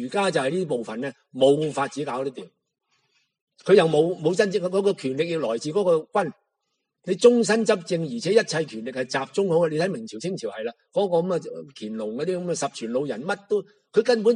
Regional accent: China; 以前我哋中国人嘅聪明才智就用晒喺啲诗词歌赋啊、写八股文啊、讲嗰啲嘢

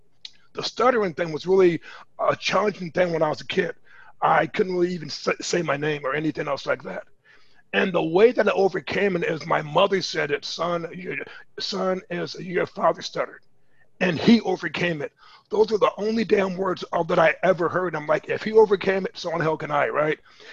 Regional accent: Indiana, United States; I grew up in Northwest Indiana, and that's where I met Dr. Will back in 1995.

